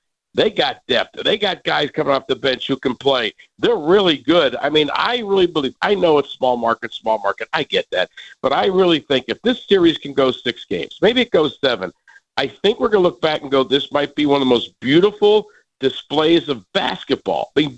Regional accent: Wilkes-Barre, Pennsylvania, United States; now in Indiana, United States; I'm from Wilkes-Barre, Pennsylvania, okay? But I've lived there long enough now.

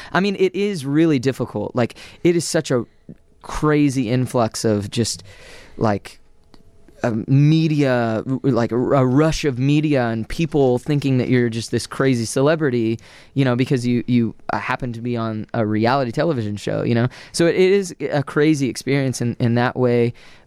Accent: Texas, United States; I am from Texas.

